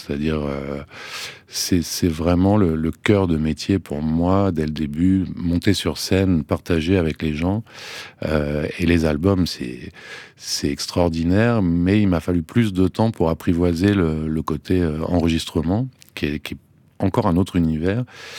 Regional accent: Verneuil-sur-Seine, Île-de-France, France; Dans la ville où j'ai grandi, à Verneuil-sur-Seine

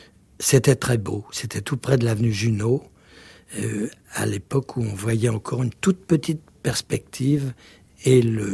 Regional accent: Paris, Île-de-France, France; born there; je suis né à Montmartre

